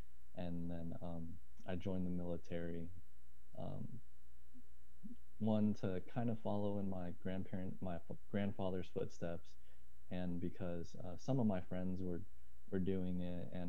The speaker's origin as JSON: {"language": "English", "town": "Las Vegas", "region": "Nevada", "country": "United States", "tie": "born or raised there", "said": "And they grew up, or I grew up here in, or I was born in Las Vegas."}